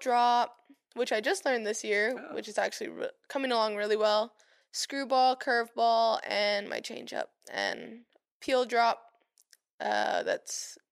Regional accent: Waianae, Hawaii, United States; My parents had me on the best baseball team in Waianae in Hawaii, and that's my hometown.

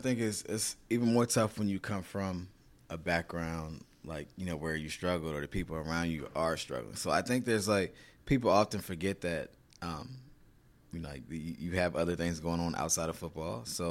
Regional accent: Virginia, United States; I'm from Virginia, so not too far of a drive from Baltimore.

